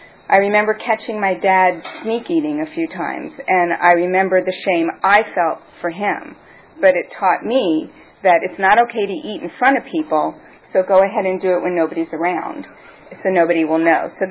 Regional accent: New York, United States; So, anyway, I grew up back in the East Coast, New York. My dad was a kosher butcher. I was brought up in a Jewish middle-class conservative household

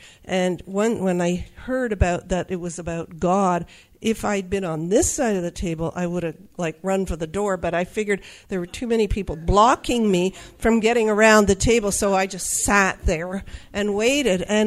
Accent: Calgary, Alberta, Canada; from Calgary, Alberta

